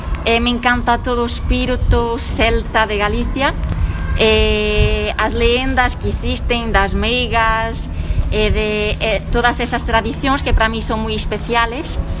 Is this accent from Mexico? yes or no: no; Portugal; Galician is a second language; now in A Coruña, Spain; Portugal.